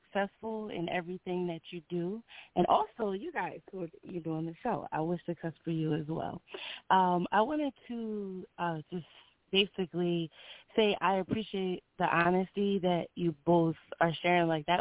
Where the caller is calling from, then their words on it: New Jersey, United States; Hello, this is … calling from Jersey.